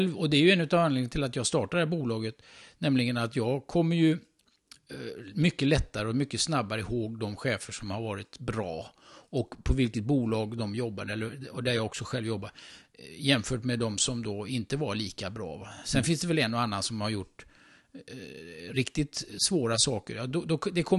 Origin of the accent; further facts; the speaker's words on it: Karlstad, Värmland, Sweden; born there; moved away; also born or lived in Gothenburg; Nej, jag är faktiskt värmlänning. Jag är född här i Karlstad. Ja, men sen så var det så att familjen flyttade. Och jag hade inte så mycket att säga till på den tiden. Jag var ung. Och vi flyttade härifrån Karlstad.